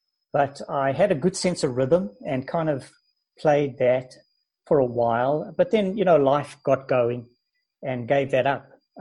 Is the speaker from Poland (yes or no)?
no; South Africa; moved away as an adult; also born or lived in New Zealand; now in Canada; I was born in South Africa and grew up and was educated in Johannesburg and Cape Town in South Africa and qualified as a lawyer. And then left South Africa to live in New Zealand and lived there for about 5 years and have been in Canada for the last 25 years.